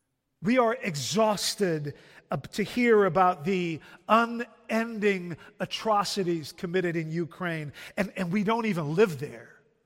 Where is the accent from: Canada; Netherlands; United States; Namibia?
Netherlands; English is a second language; Growing up in the Netherlands, I was more or less raised to believe that everything you needed to know about the world, you could learn from soccer.